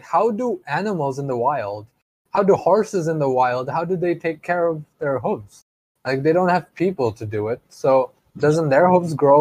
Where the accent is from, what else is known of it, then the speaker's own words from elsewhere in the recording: Bangladesh; But given that I'm from Bangladesh, I should have known